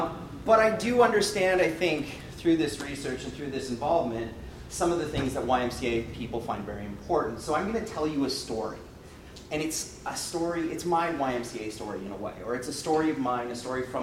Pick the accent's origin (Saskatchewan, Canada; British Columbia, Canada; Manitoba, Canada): Manitoba, Canada; Winnipeg; I grew up in Winnipeg, which is very much a center of Mennonite culture, Mennonite society, Mennonite religion. My family are all Mennonite, and so I was very much a part of this growing up.